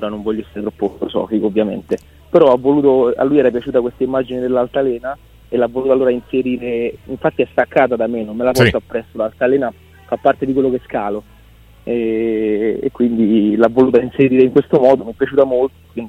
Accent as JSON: {"language": "Italian", "town": "Rome", "region": "Lazio", "country": "Italy", "said": "Io sono romano, però mio padre è nato in questo paese che si chiama Radicofani, che è un posto in Val d'Orcia"}